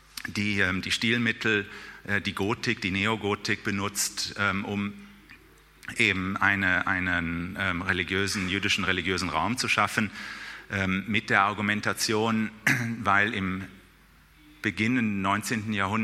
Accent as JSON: {"language": "German", "town": "Cologne", "region": "North Rhine-Westphalia", "country": "Germany", "said": "Ich komme aus Köln, das ist dann ein leicht patriotisches Bild."}